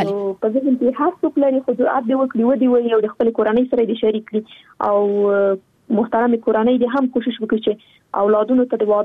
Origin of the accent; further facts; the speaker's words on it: Afghanistan; زه خو شخصا په جګړه کې پیدا شوی یم، دا د جګړه کې رالویه شولم